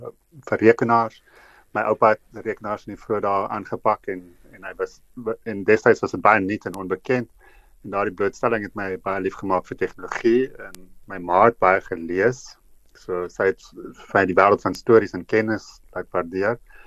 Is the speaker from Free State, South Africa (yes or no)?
no; Johannesburg, Gauteng, South Africa; ek het in Johannesburg groot geword